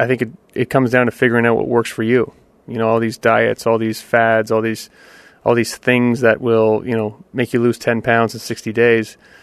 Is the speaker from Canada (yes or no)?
yes; Canada; I'm Canadian. We all kind of play.